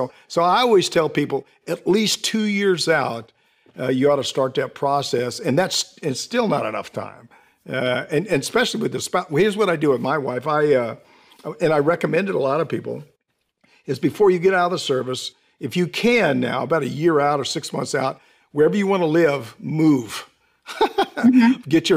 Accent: Washington, United States; now in Florida, United States; Well, I grew up in Washington State and now I live in Florida.

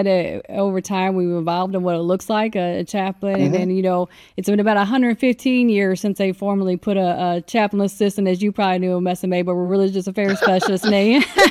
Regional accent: Missouri, United States; So I'm originally from Missouri.

